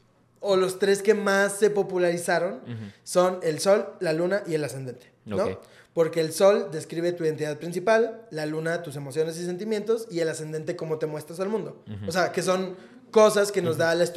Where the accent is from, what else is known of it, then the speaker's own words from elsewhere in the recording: Mexico; born there; Ay, es que yo nací en Ciudad de México o Estado de México.